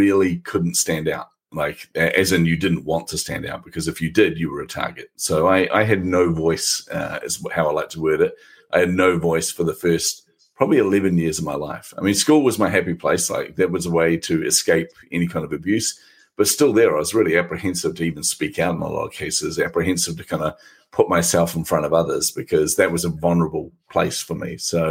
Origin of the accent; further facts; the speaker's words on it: New Zealand; accent: Kiwi; now in Australia; It's actually a Kiwi accent, New Zealand accent, but it's a hybrid, so most people can't tell anyway, but we're from New Zealand, but moved to Australia about probably 18 months ago.